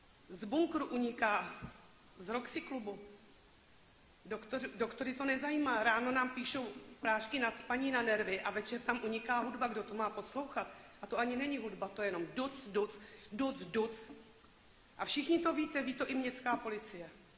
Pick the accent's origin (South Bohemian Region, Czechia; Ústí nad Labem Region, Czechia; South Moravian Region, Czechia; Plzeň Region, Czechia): Ústí nad Labem Region, Czechia; Chomutov; Jsem občan Chomutova, jsem z Písečný